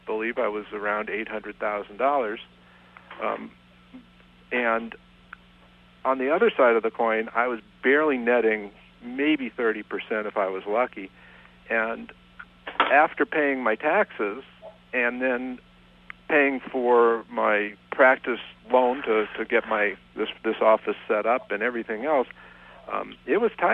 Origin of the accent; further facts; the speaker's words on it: Los Angeles, California, United States; I grew up in Los Angeles, and I've never really left the Los Angeles area.